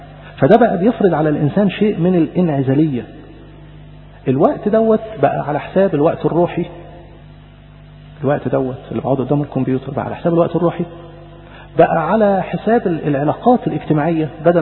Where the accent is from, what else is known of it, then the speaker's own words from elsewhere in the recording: Egypt; احنا كمصريين